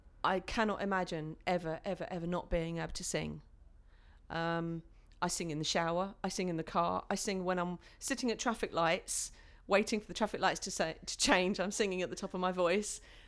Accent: Abbey Wood, London, United Kingdom; I'm 39 years old and I'm from Abbeywood in South East London.

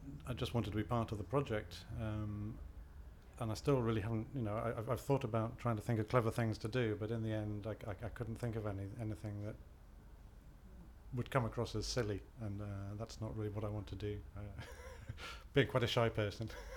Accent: Stoke Poges, South East England, United Kingdom; also born or lived in London; I was born in a village called Stoke Poges in Buckinghamshire, west of London, where my parents still live, and went to school around there.

